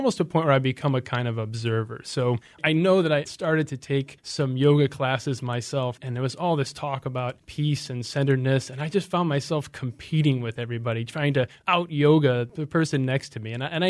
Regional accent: New Haven, Michigan, United States; Actually, I grew up in a small town. It was a village back then. It's different now. North of Mount Clemens, a place called New Haven, Michigan, which is a really neat place to grow up

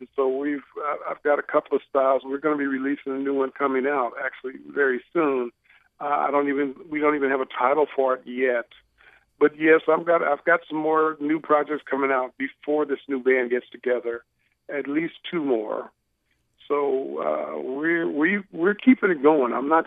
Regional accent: Kansas City, Missouri, United States; from the time I was growing up in Kansas City, listening

